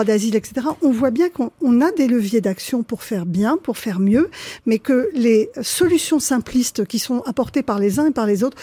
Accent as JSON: {"language": "French", "town": "Paris", "region": "Île-de-France", "country": "France", "tie": "born or raised there", "said": "Je suis contre les parachutages et étant parisienne, étant née à Paris, vivant à Paris, ouais."}